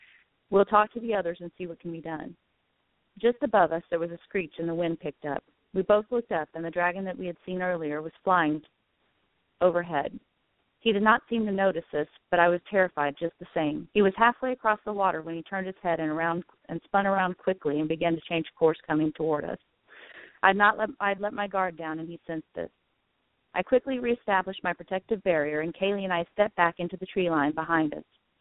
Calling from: South Carolina, United States; Well, I'm calling from South Carolina, and we have just been inundated with storms

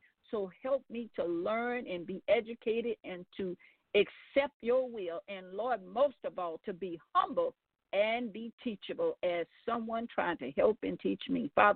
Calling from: Gonzales, Louisiana, United States; I am calling from Gonzales, Louisiana.

